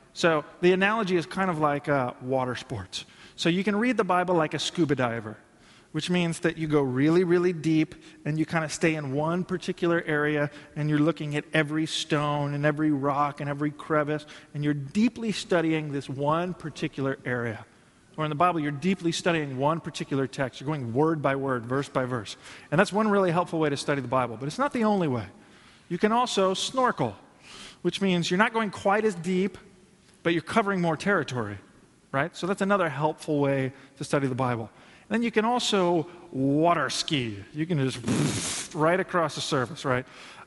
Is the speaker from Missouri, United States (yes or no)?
yes; St. Louis, Missouri, United States; I was born and raised here in St. Louis